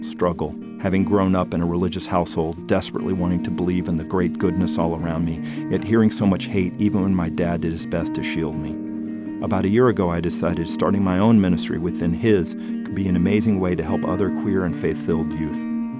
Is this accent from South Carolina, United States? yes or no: no; Atlanta, Georgia, United States; I grew up in Atlanta.